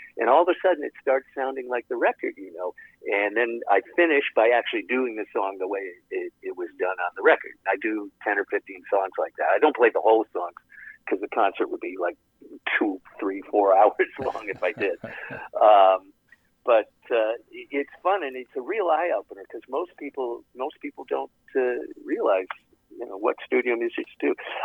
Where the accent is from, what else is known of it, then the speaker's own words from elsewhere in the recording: Midwest, United States; now in Fairfield, United States; So I grew up in the Midwest. I grew up in suburbs of Detroit and Chicago.